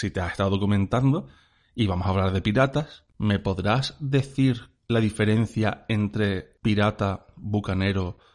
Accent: Cádiz, Andalusia, Spain; Yo soy de Cádiz y traigo historias de piratas de Cádiz.

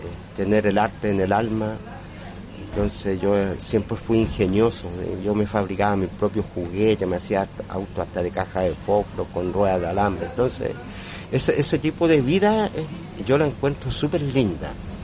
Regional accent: San Bernardo, Santiago Metropolitan Region, Chile; Sí, yo soy nacido y criado en San Bernardo. No me he ido nunca de acá. Así que me conozco mi San Bernardo.

